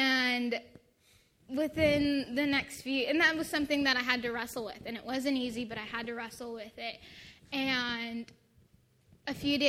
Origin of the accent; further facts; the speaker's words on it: Buena Park, California, United States; And so I've lived in Orange County my whole life. I grew up in Buena Park near Knott's Berry Farm.